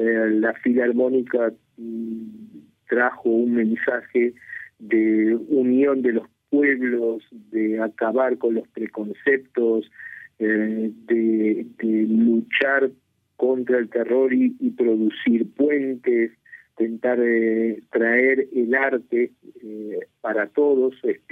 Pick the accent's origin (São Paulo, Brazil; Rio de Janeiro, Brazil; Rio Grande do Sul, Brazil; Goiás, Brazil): São Paulo, Brazil; Spanish is a second language; tuvimos como brasileños y como paulistas la satisfacción de recibir al maestro